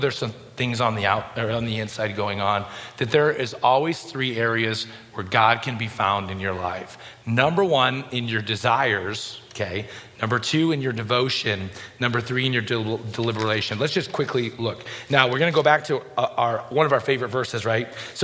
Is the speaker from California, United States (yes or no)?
no; Illinois, United States; now in Michigan, United States; I grew up in Illinois, so I live in Michigan now, so yeah.